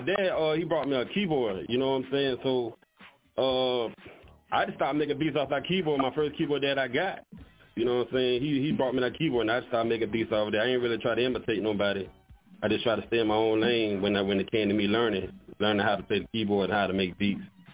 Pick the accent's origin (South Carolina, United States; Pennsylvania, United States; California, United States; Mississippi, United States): South Carolina, United States; Blackville; I'm from Blairville, South Carolina. I'm a producer.